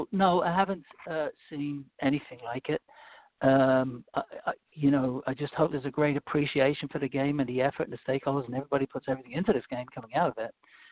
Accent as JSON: {"language": "English", "country": "Ireland", "accent": "English", "said": "I'm actually from Ireland. I have a little bit of an English accent because I lived there for a while."}